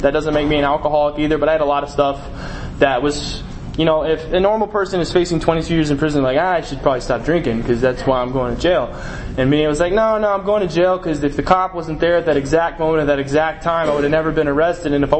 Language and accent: English; Texas, United States; growing up in Texas, you know, going to University of Texas was, like, the big dream, you know, for college.